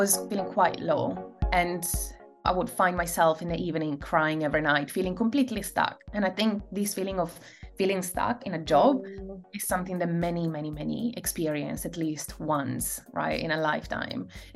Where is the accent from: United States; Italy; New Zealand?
Italy; Schio, Veneto; I grew up in Italy, in a relatively small town at the bottom of the Italian Little Alps, which is called Schio. It's in the province of Vicenza, and it's the typical, you know, Italian small town where everybody knows each other.